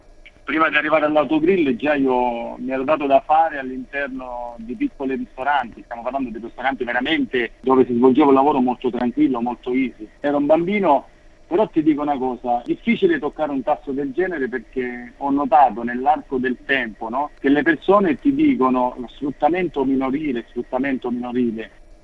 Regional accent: Sicily, Italy; rappresenta la mia regione d'origine, la Sicilia

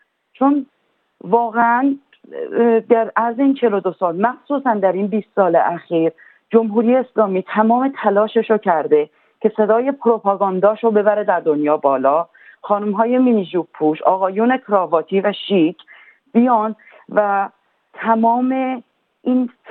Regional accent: Iran; moved away; ما ایرانی هستیم

